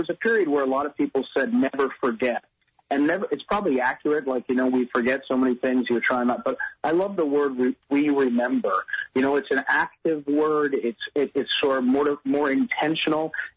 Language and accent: English; New Jersey, United States; I grew up in New Jersey, and my high school was in Jersey City.